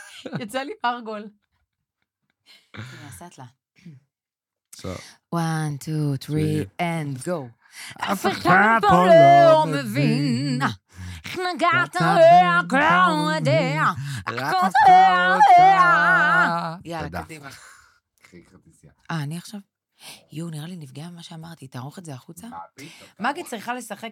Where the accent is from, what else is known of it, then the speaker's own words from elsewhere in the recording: Bat Yam, Tel Aviv District, Israel; born there; הולכת לבת ים, נולדתי בבת ים